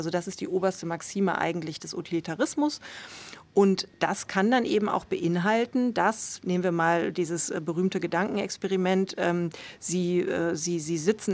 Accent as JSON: {"language": "German", "town": "Münster", "region": "North Rhine-Westphalia", "country": "Germany"}